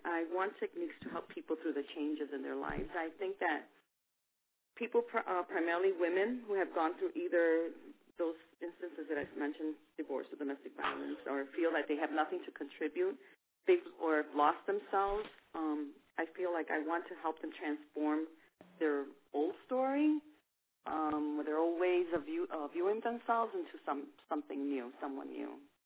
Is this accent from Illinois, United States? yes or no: yes; Chicago, Illinois, United States; I'm from Chicago.